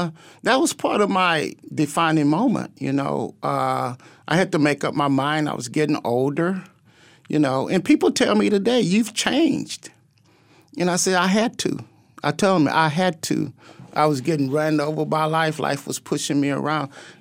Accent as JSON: {"language": "English", "region": "Texas", "country": "United States", "said": "I'm from Texas."}